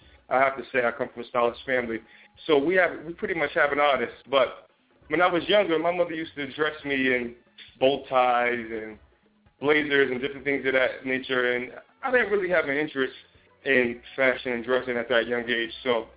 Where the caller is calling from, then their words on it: New Jersey, United States; Anybody from Jersey? We are calling from Jersey right here.